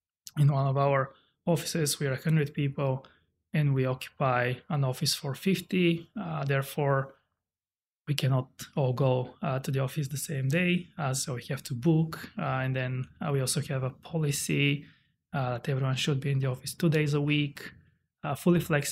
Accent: Sofia, Sofia City, Bulgaria; So I'm originally from Bulgaria, Sofia, Bulgaria.

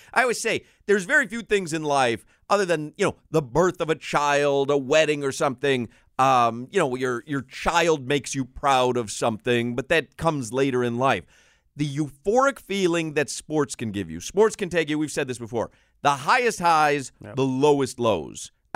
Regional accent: Chicago, Illinois, United States; You know, I grew up in Chicago, so really I was more into college basketball than college football

